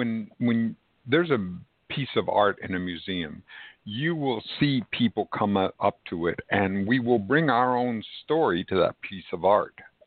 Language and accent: English; Texas, United States; When I was growing up in South Texas, we would have a shotgun